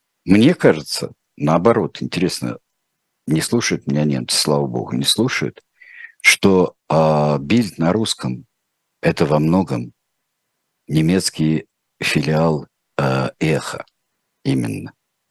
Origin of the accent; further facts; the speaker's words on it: Moscow, Russia; Я очень люблю Москву, очень люблю. Это мой родной город.